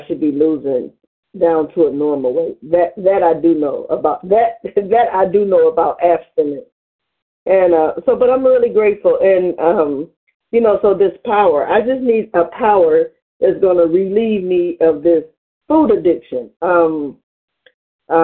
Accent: Cleveland, Ohio, United States; I'm from Cleveland, Ohio.

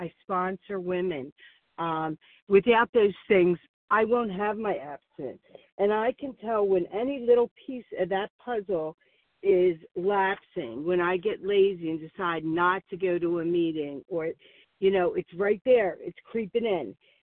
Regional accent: Warminster, Pennsylvania, United States; I'm from Warminster, Pennsylvania.

